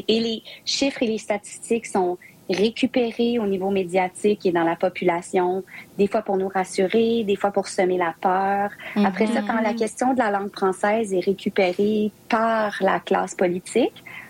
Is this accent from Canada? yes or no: yes; Ontario, Canada; also born or lived in Winnipeg / Québec City; Et la famille de ma mère vient de Saint-Boniface, au Manitoba, mais j'ai vraiment grandi comme jeune franco-ontarienne. Là. Puis j'ai passé une partie de ma vie adulte à Québec.